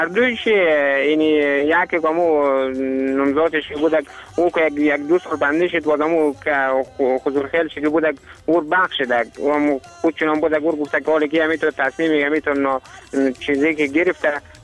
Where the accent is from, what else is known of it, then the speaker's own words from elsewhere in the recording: Badghis, Afghanistan; یکی از زادگاه ما همه بادغیس هست دیگه، زیاد دیگه. البته همه ما افغانستان بودم که دوست داریم، ما هم افغانیم. بازم دیگه این سرزمین زادگاه ما که میگه تولد شدیم، میگه تمام شدیم، بزرگ شدیم دیگه.